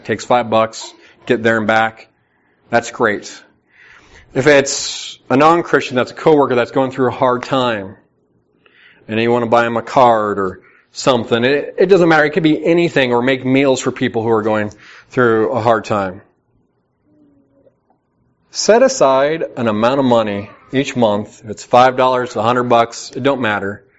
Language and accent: English; United States; As an American, we kind of are standoffish.